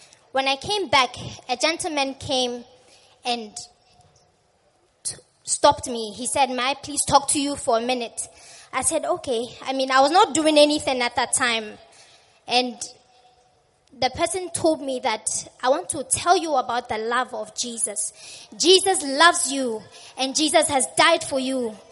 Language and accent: English; Botswana; I come from Botswana.